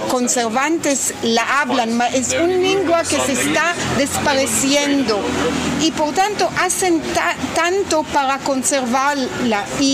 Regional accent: Israel; Spanish is a second language; also born or lived in Yugoslavia; Yo nací en Yugoslavia y vine mucho chica en Israel y puedo decir que mi formación es israeliana

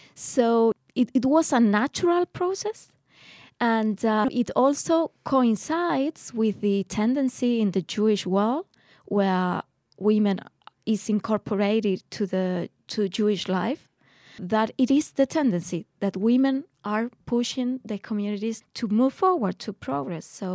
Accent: Ceuta, Spain; born there; English is a second language; I was born in Ceuta, at the top north of Africa, you know, a small city where the four religions live in a peaceful way.

